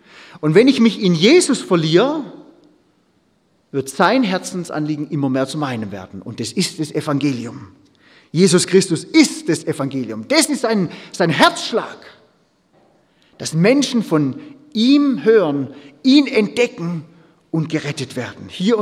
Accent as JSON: {"language": "German", "region": "Baden-Württemberg", "country": "Germany", "said": "Ich komme ja aus Hohenlohe. Das ist ja alles Weinberge bei uns"}